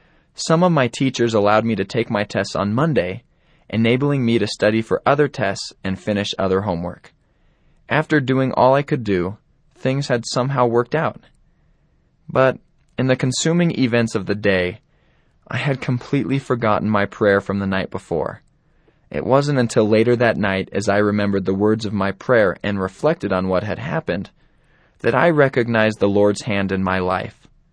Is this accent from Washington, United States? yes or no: yes; Seattle, Washington, United States; I was from Seattle, so the remote location was quite a change from the traffic, concrete, and buildings I was used to.